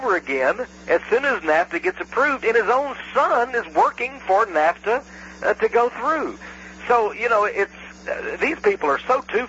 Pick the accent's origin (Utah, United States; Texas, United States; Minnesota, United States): Texas, United States; I think the most fascinating thing I think as a Texan, being here in the capital of the state of Texas in Austin, Texas